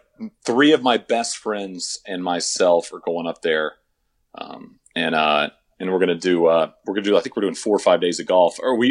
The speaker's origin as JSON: {"language": "English", "region": "Texas", "country": "United States", "tie": "born or raised there", "said": "then we're going to have to go to Texas because I've had more people from my hometown in a day of Twitter interaction send me stuff than at almost any time in my career."}